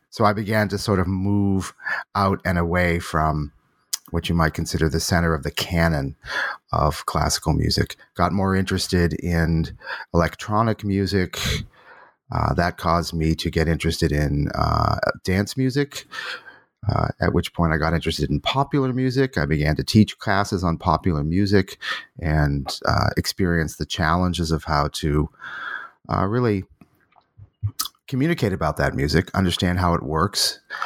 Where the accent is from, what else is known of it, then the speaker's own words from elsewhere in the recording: Boston, Massachusetts, United States; born there; I was born in Boston, was a typical sort of what you might call classical music nerd, very interested in art music.